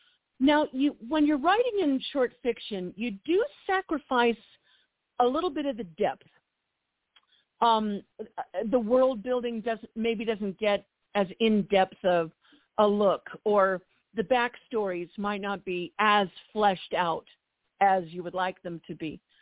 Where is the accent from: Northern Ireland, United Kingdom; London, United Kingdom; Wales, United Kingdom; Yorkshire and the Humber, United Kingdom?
Wales, United Kingdom; I'm Welsh too, so forgive me on that one.